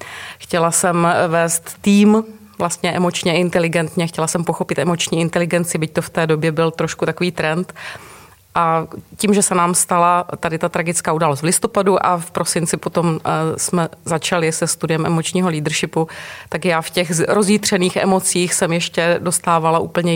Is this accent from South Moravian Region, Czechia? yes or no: yes; South Moravian Region, Czechia; My jsme oba z Moravského Krasu